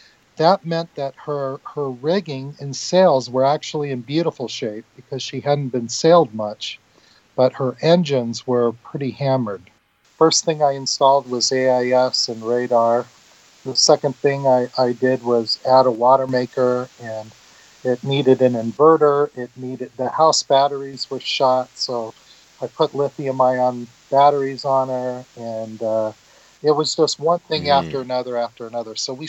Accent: San Diego, California, United States; Well, I grew up in San Diego as a teenager, and in my early 20s, I did a lot of sailing out on Mission Bay and Hobie Cats and absolutely loved it.

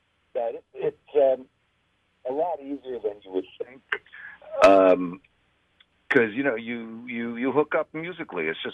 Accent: New Jersey, United States; that's growing up in Jersey and playing in bar bands

